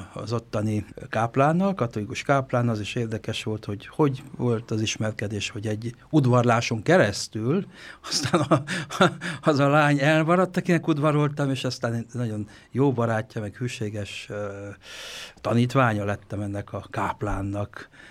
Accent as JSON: {"language": "Hungarian", "town": "Sângeorgiu de Mureș", "region": "Mureș County", "country": "Romania", "tie": "born or raised there", "said": "Marosvásárhely mellett, Maros-Szentgyörgyön nevelkedtem, ott volt boldog gyermekkorom."}